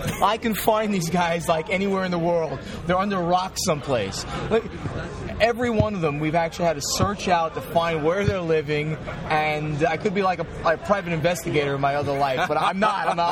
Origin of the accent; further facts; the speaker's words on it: United Kingdom; accent: British; You'd be like making fun of my British accent.